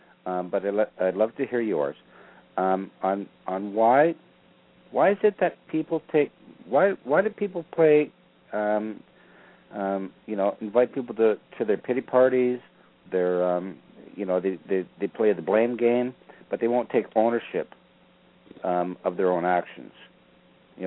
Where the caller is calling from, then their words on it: Toronto, Ontario, Canada; And I just wanted to mention straight up, and I'm calling from near Toronto, Ontario, Canada.